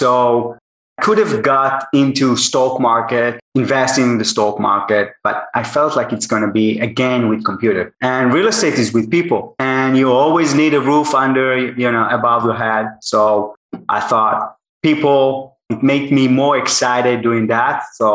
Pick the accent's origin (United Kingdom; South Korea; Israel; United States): Israel; I'm from Israel and I worked in American tech company.